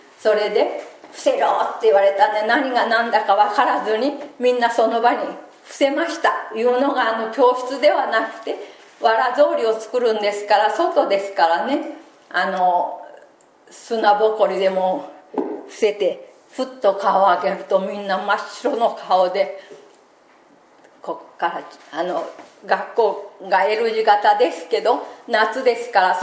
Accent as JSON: {"language": "Japanese", "region": "Hiroshima", "country": "Japan", "said": "また私は広島出身でございまして、あの昔は国民学校って言っておりました。今は小学校って言ってますが、国民学校の4年生の時に被爆に遭いました"}